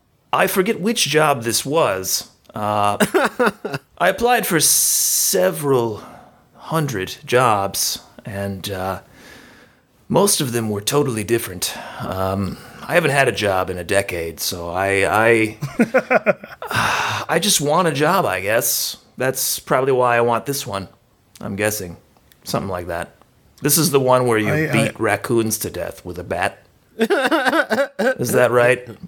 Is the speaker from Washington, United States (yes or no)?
no; New York, United States; Well, I was born on Long Island in 1983 and grew up in a small town there